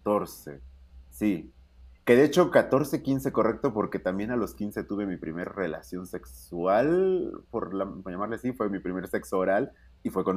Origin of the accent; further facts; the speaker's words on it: Tehuacán, Puebla, Mexico; Pero, pues bueno, sí, yo soy un chico de Tehuacán.